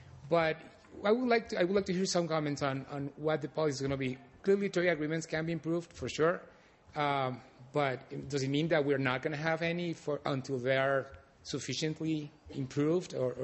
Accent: Costa Rica; I come from Costa Rica, and we follow the American election closely.

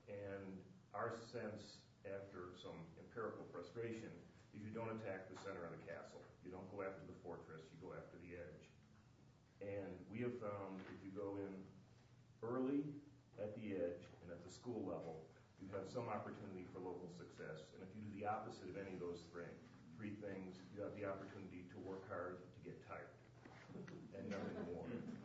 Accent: Chicago, Illinois, United States; I come from Chicago.

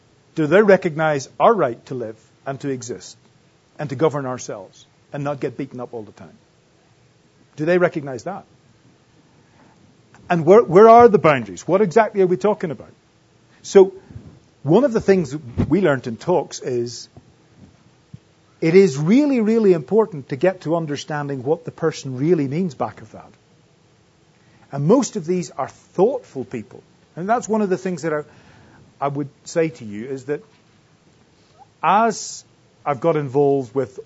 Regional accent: United Kingdom; as a Brit who had the biggest empire the world has ever seen

